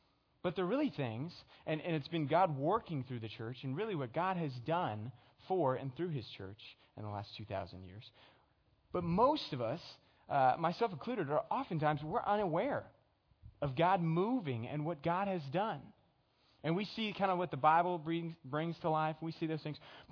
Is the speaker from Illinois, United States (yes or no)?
no; Houston, Texas, United States; So I'm from Houston, so Rockets, I was like around when this thing happened.